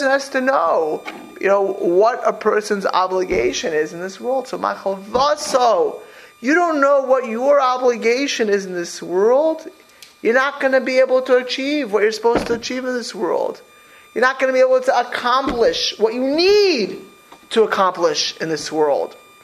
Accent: Miami Beach, Florida, United States; But I grew up in Mid Beach in Miami Beach. It was, you know, middle class, upper middle class area.

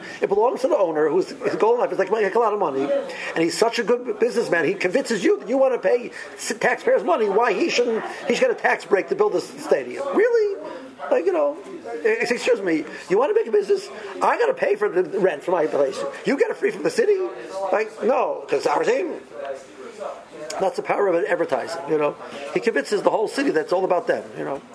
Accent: Cleveland, Ohio, United States; You know, I'm from Cleveland

